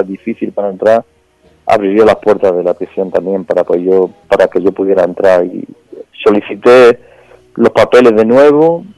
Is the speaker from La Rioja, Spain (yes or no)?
no; Seville, Andalusia, Spain; born there; voy de viaje a Sevilla, allí de donde yo nací